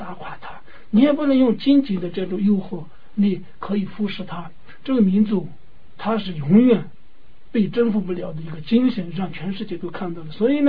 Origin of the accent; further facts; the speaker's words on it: Tibet, China; 我在想香港能不能像我们西藏人这样能够就是说保持50多年下来